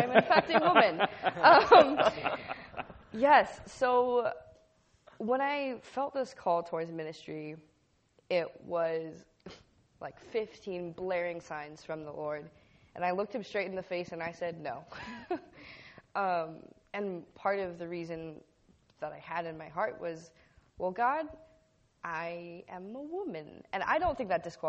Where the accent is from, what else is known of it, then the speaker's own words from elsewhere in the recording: Kailua, Hawaii, United States; I'm from Kailua on the island of Oahu.